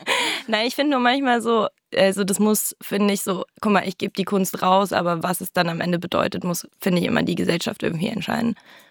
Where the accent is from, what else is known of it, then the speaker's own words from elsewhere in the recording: Berlin, Germany; Tempelhof.